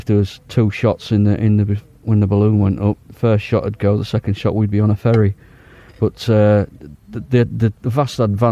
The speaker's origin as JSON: {"language": "English", "town": "Hull", "region": "Yorkshire and the Humber", "country": "United Kingdom", "tie": "born or raised there", "said": "I was born in Hull, brought up in Hull."}